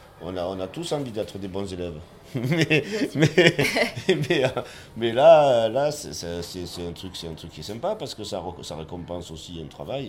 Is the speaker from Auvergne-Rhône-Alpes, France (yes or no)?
no; Marseille, Provence-Alpes-Côte d'Azur, France; D'abord, ben moi je suis Marseillais, donc je suis né ici il y a un bon demi-siècle.